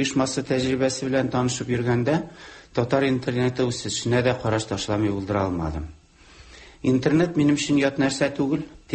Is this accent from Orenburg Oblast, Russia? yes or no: yes; Bakay, Orenburg Oblast, Russia; Бакай туган авылым